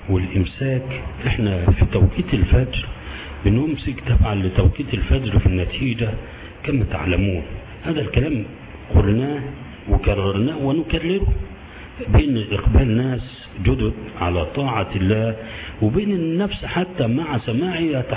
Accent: Sohag Governorate, Egypt; بدليل حتى ثبتت عندنا في سوهاج في مرة

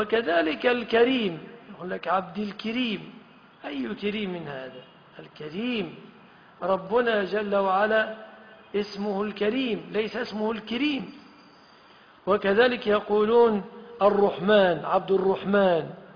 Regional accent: Egypt

